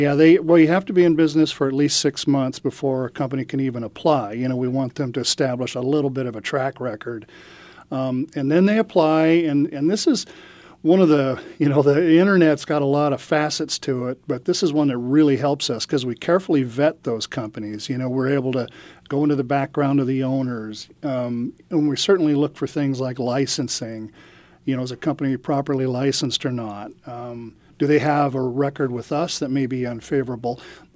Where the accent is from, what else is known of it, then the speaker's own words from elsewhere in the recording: Atascadero, California, United States; now in San Diego, United States; Well, yeah, I'm actually originally from Atascadero.